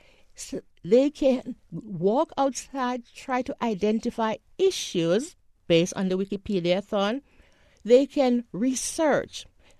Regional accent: Jamaica; moved away; I'm an immigrant from Jamaica, West Indies, and I worked really hard. I came here with a mission to educate myself

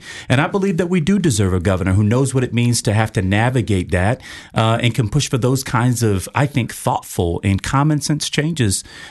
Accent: Miami, Florida, United States; born there; I was born in Miami-Dade to my mother, who growing up was a school bus driver, and my daddy, who was a construction worker.

